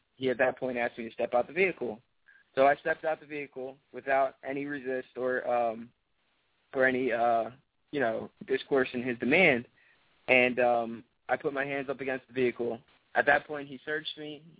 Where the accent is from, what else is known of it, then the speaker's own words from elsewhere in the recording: Williamstown, New Jersey, United States; I'm actually from Williamstown, New Jersey.